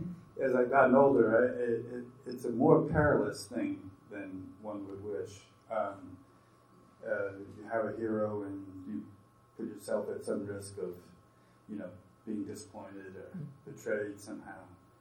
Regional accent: Brooklyn, New York, United States; Growing up in Brooklyn, I mean, I spent my early career as a sports writer, and it's not surprising that you know, sports figures became some number of my heroes

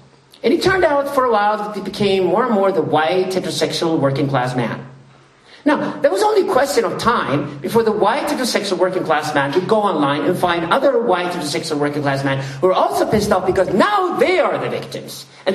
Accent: Sweden; I come from Sweden.

